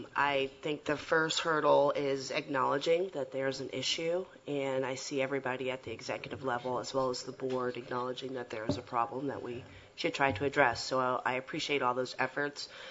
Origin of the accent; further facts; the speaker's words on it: East Chicago, Indiana, United States; also born or lived in Gary; I grew up in East Chicago and Gary, Indiana, where they had steel mills.